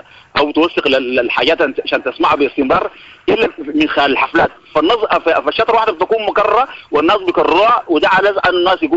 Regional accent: Kordofan, Sudan; عندنا في كردفان

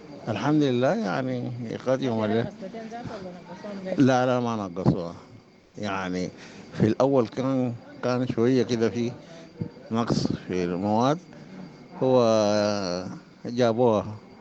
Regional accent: Khartoum, Sudan; بغسل كلى وأساسا جاي من الخرطوم.

